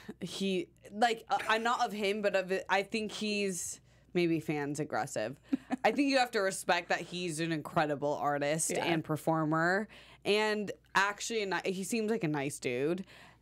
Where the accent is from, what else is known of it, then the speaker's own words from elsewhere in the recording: San Diego, California, United States; Also, I'm from San Diego. I used to go to the San Diego Public Library.